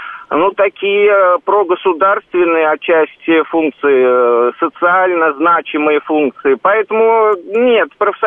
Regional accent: Saratov, Saratov Oblast, Russia; я сам родом из Саратова

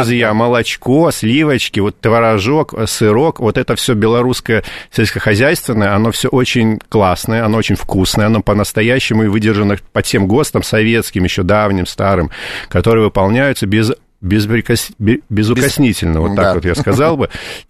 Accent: Grodno, Grodno Region, Belarus; Беларусь красивый край, такая прям цветущая совершенно страна, мой родной город Гродно, там тоже побывал, на родине

